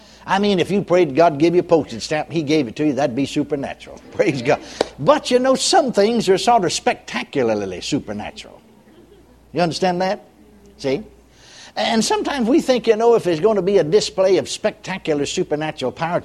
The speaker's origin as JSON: {"language": "English", "region": "Texas", "country": "United States", "tie": "born or raised there", "said": "I was born and raised in Texas"}